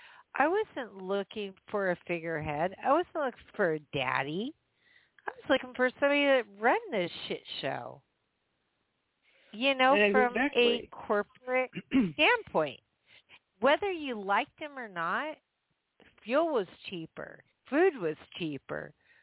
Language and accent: English; United States; I mean, come on. I was so insulted as an American.